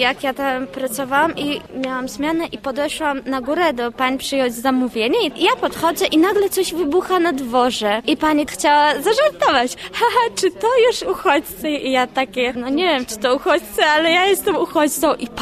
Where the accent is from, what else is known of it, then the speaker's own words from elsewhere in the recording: Chechnya, Russia; Polish is a second language; now in Poland; no jestem z Czeczenii, mieszkam tu.